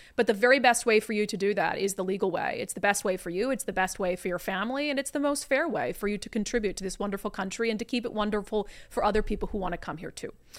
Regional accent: United States; I don't think I'm better because I'm an American. I just happen to be born here. I mean, lucky my parents didn't move to Canada because my dad was from Canada.

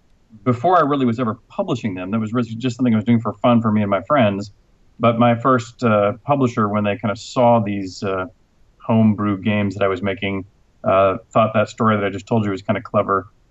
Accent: Houston, Texas, United States; also born or lived in Cambridge, United Kingdom; I was actually born in Cambridge, England, so I am a passport-carrying Brit. You know, I grew up in Houston, Texas, so obviously I don't have a British accent. But interestingly, I don't have much of a Texas accent either

